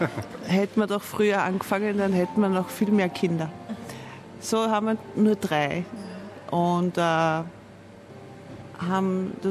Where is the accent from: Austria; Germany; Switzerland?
Austria; Vienna; zu meiner Heimatstadt, mit der ich ja sehr verbunden bin, weil ich habe nie gedacht, dass ich Wien verlassen würde.